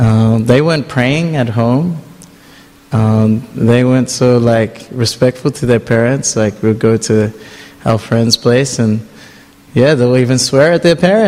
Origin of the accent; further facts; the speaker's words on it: Australia; So my parents, they immigrated here in the 80s. And they had their culture.